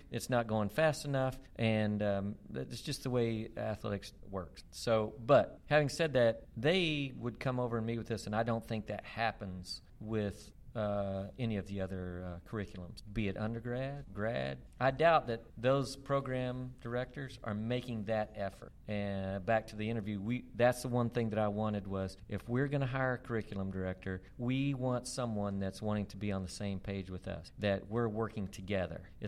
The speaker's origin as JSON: {"language": "English", "region": "Texas", "country": "United States", "tie": "born or raised there", "said": "I grew up in West Texas. I'm a Texas Tech alum"}